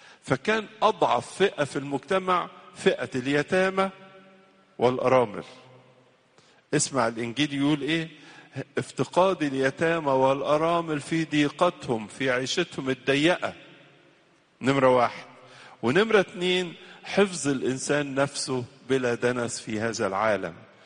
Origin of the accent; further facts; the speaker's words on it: Egypt; أو عندنا في مصر هنا في لهجات كتيرة